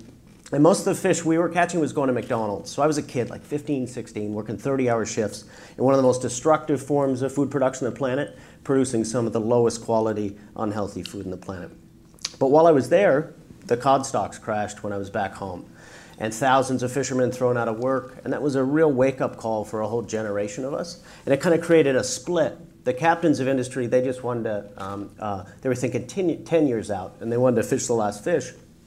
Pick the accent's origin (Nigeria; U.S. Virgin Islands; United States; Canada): Canada; Newfoundland and Labrador; I was born and raised in Newfoundland. I dropped out of high school when I was 14, and headed out to sea.